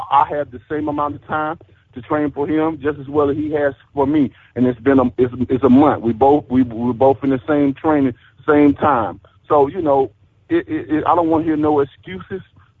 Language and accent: English; Alabama, United States; not only the fans, but my home state of Alabama as well, too.